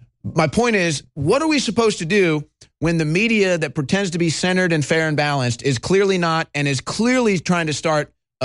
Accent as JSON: {"language": "English", "country": "United States", "said": "I mean, look, I'm obviously an American patriot."}